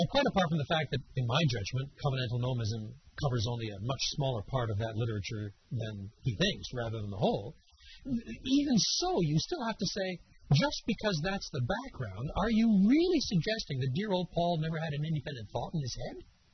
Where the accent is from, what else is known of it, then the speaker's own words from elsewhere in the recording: Quebec, Canada; I was brought up in French Canada, so it does slip out now and then.